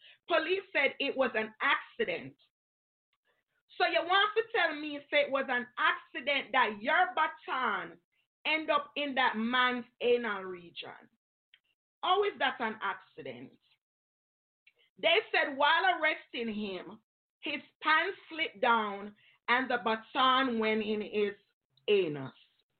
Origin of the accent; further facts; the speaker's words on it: Jamaica; now in United States; Now, we have a lot of Jamaicans like myself living in America. And nobody cares we're Jamaican when they pull us over.